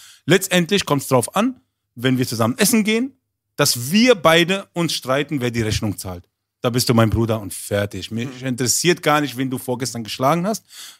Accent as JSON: {"language": "German", "region": "Berlin", "country": "Germany", "said": "Und ich bin aus Berlin."}